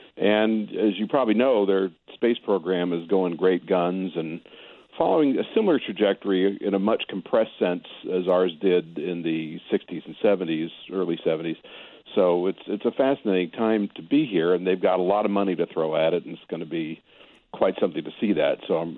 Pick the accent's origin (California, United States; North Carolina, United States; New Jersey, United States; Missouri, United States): California, United States; Los Angeles; I grew up in Los Angeles, where you could see the air you were breathing.